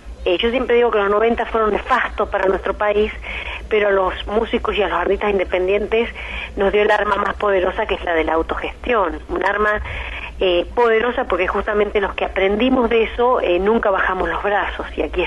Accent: Venado Tuerto, Santa Fe, Argentina; yo vengo en realidad de una familia, mis viejos, de Venado Tuerto, yo soy oriunda de Venado Tuerto

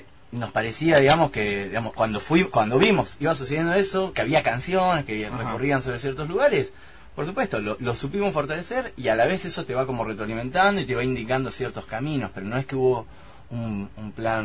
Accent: La Plata, Buenos Aires Province, Argentina; yo digo que soy bonaerense, o él, digamos, no, pero vos naciste en La Plata

